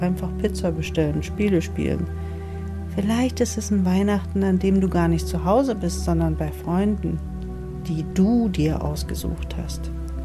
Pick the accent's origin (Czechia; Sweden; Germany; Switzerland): Germany; East Germany; Ich bin in der DDR aufgewachsen. Ich war 12 Jahre, als die Mauer fiel.